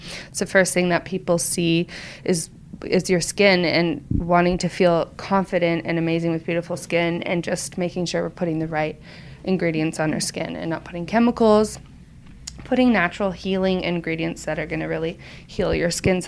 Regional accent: Canada; now in Los Angeles, United States; We're originally from Canada. I moved to LA first, and my sister was in Canada.

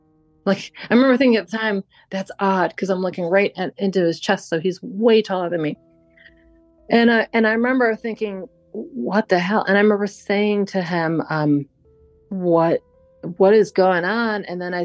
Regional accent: Buffalo, New York, United States

